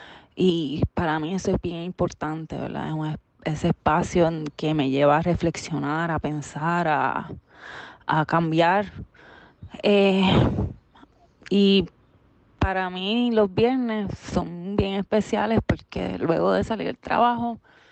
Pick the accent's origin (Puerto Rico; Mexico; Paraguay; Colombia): Puerto Rico; Carolina; tengo 37 años, soy del municipio de Carolina.